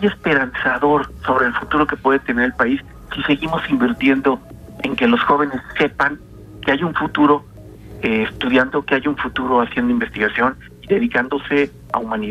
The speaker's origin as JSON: {"language": "Spanish", "region": "Mexico City", "country": "Mexico", "tie": "born there", "lives_now": "Morelos, Mexico", "said": "Yo nací en la Ciudad de México y por muchas razones me vine a Morelos"}